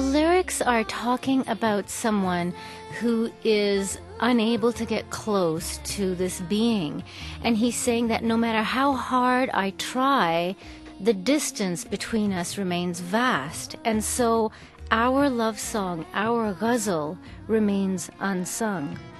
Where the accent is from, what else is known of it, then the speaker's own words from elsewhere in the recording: Toronto, Ontario, Canada; when I was growing up in Toronto, I didn't think that I could make a living at singing Indian music.